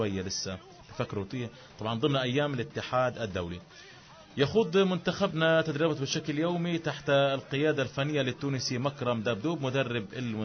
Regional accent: Gaza, Gaza Strip, Palestine; 56 نادي عندنا في غزة، يعني فيش ولا واحد لهالدرجة

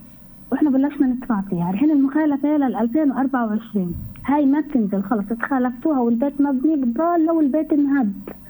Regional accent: Jerusalem, Palestine; احنا عندنا في فلسطين يعني بالقدس بالذات وضعنا كثير صعب يعني

